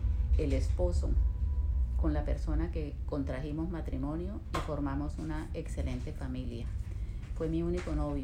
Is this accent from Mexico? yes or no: no; Cúcuta, Norte de Santander, Colombia; born there; En la ciudad de Cúcuta, Colombia.